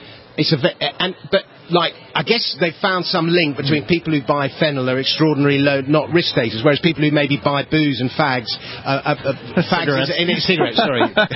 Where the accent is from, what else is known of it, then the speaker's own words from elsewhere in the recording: Kentucky, United States; As you can tell by my accent, I'm from Kentucky.